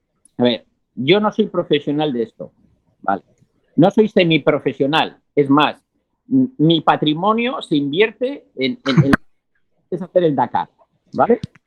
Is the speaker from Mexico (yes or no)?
no; Spain; ¿Españoles? ¿Yo soy español? 10 veces más que los franceses